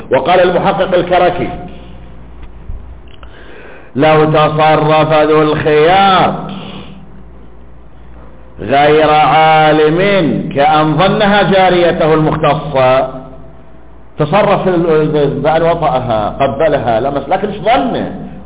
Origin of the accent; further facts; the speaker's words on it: Al-Ahsa, Eastern Province, Saudi Arabia; كما هو معروف سابقا عندنا في الاحساء كان متوفر وموجود